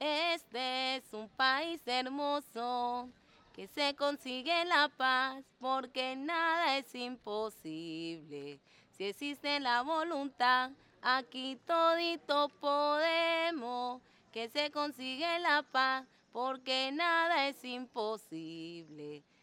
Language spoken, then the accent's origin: Spanish; Guapi, Cauca, Colombia; venir acá a mi pueblito en las fiestas decembrinas, eso es una cosa de loco, porque el que no es guapireño se vuelve guapireño